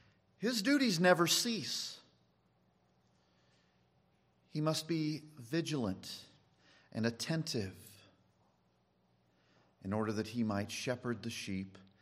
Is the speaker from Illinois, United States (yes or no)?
no; Kansas, United States; I never saw one, you know, come and threaten the sheep when I was growing up in Kansas.